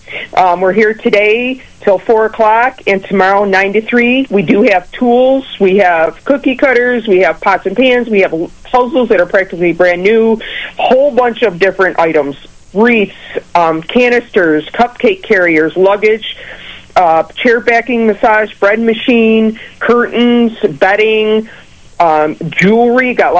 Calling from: Batavia, New York, United States; Batavia, New York.

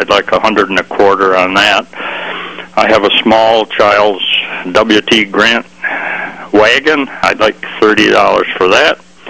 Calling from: Alba, New York, United States; I'm in Alba, New York.

